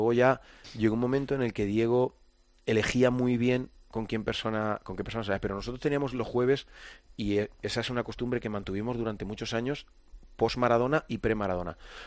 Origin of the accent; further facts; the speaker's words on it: Albacete, Castilla-La Mancha, Spain; Yo soy un chaval de Albacete con 21 años